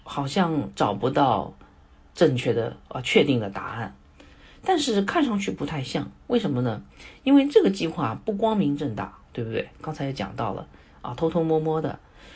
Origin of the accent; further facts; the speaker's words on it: China; 我们中国人有句古话叫饱足思淫欲啊